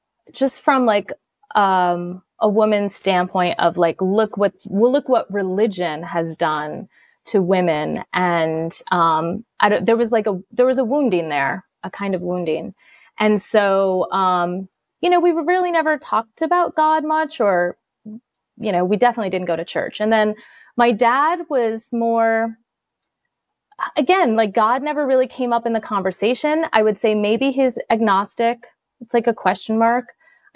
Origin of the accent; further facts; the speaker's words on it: Connecticut, United States; I'm originally from Connecticut.